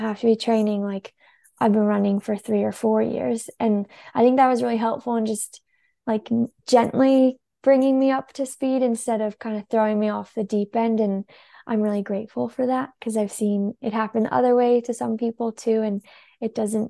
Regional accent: Salt Lake City, Utah, United States; And I grew up in Salt Lake City, Utah, which, if people haven't been or know, it's a really mountainous place.

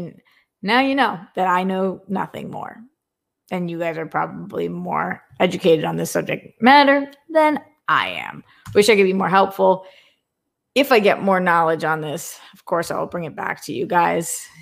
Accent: Boston, Massachusetts, United States; I'm from Boston.

